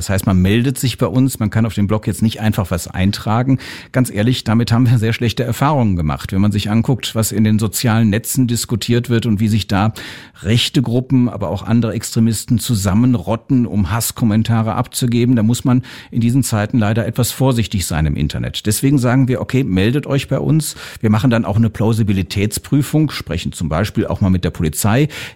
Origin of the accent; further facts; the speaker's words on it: Cologne, North Rhine-Westphalia, Germany; Also ich selbst komme aus Köln.